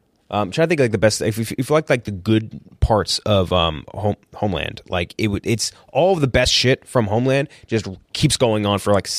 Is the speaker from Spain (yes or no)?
yes; Spain; I'm from Spain.